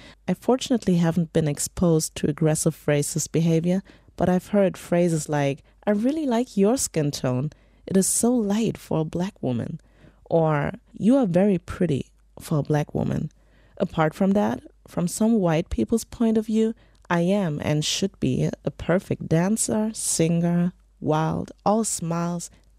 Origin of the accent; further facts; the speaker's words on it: Germany; My parents are originally from Nigeria, but I was born and bred in Germany. Being a woman and being black in a society that's mostly white